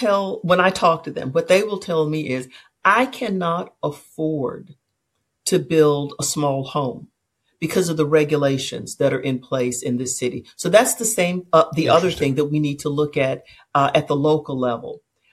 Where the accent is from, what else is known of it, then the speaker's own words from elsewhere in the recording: Memphis, Tennessee, United States; I'm originally from Memphis.